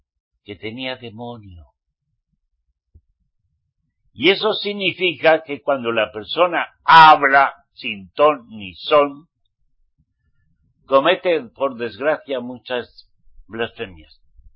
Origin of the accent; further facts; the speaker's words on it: Spain; born there; Yo soy español porque nací en España. Eso lo sé muy bien. Miren bien. Eso sí que lo sé muy bien. Nací en España. Al menos mi mamá y mi papá me parieron en España.